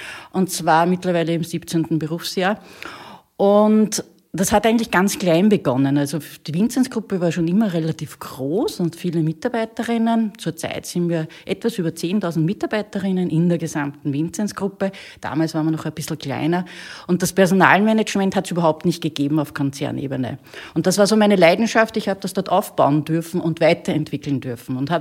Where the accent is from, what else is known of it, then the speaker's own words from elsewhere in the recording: Austria; als Österreicherin in Berlin